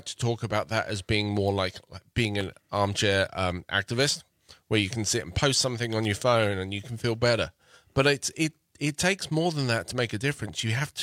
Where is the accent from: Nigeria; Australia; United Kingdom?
United Kingdom; England; moved away as an adult; now in United States; Yes, so I'm English, from England. I've emigrated here to the States about 16, 17 years ago. Married with two kids. Love this town.